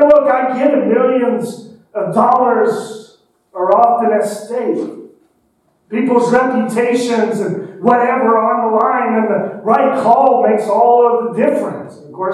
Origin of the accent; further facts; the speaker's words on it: Kansas City, Missouri, United States; So maybe if it had been the Phillies or my hometown Kansas City Royals, maybe I would have thought about it